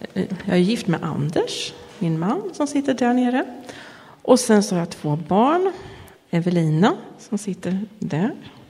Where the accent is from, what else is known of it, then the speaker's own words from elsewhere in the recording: Edsberg, Örebro County, Sweden; also born or lived in Fjugesta; mina 14 första år så bodde jag i Edsberg. Som ligger utanför Fjugesta kan man säga. Ute på landet på en bondgård. Och sen så när jag var 14, då flyttade min familj hit in till Kumla.